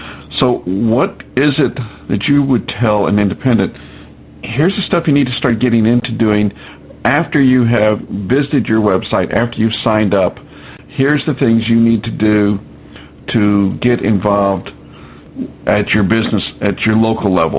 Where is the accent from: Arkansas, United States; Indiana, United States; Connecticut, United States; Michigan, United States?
Arkansas, United States; And when I go to my hometown in Arkansas